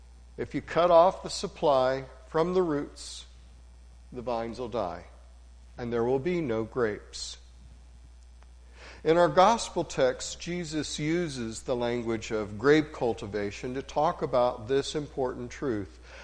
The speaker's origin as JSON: {"language": "English", "region": "Missouri", "country": "United States", "tie": "born or raised there", "said": "a Missourian, my home state, I might add"}